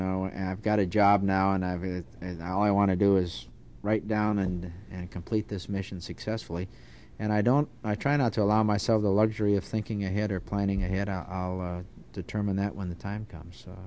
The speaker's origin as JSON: {"language": "English", "town": "Tucson", "region": "Arizona", "country": "United States", "tie": "born or raised there", "also_born_or_lived": "Indiana", "lives_now": "Houston, United States", "said": "Well, I was born in Indiana, but I really I grew up in Tucson, Arizona, and I call Tucson home."}